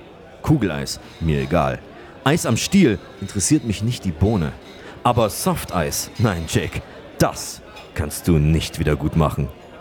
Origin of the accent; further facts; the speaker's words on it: Saalfeld, Thuringia, Germany; aus meiner Heimatstadt Saalfeld